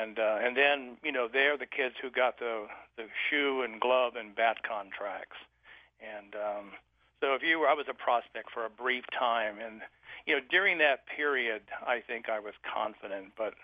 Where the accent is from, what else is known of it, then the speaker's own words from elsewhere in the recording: California, United States; I grew up as a Yankee fan in San Francisco